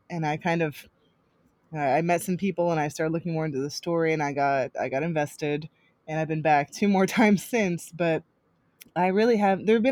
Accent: New Jersey, United States; now in Philadelphia, United States; I'm not, I'm not from Alabama. I'm from Jersey. I live in Philly.

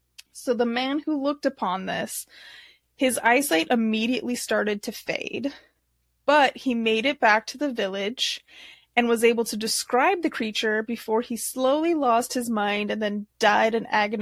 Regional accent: Nebraska, United States; Which I don't know how I've been born and raised in Nebraska.

